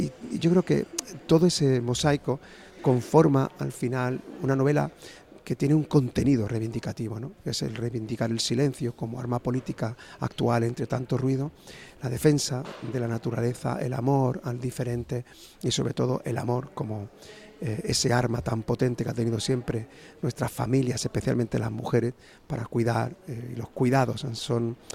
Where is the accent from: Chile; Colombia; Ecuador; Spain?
Spain; Almodóvar; Estoy en Osuna, yo soy de Almodóvar.